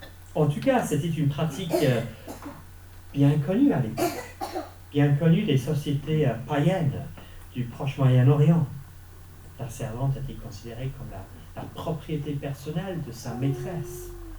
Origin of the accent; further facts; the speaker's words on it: France; Chez nous en France, le travail peut sembler lent et certainement à contre-courant.